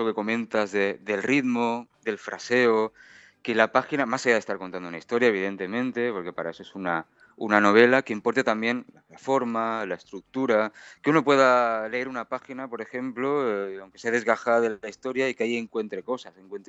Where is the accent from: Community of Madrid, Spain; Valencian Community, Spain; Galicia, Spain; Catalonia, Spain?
Catalonia, Spain; Badalona; Es una ciudad grande que está pegada justo a Barcelona. Es como ser de Barcelona, prácticamente.